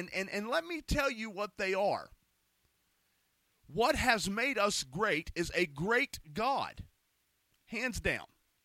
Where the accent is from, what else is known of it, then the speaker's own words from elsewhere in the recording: United States; I'm a Christian, and number two, I'm an American, and I love my country.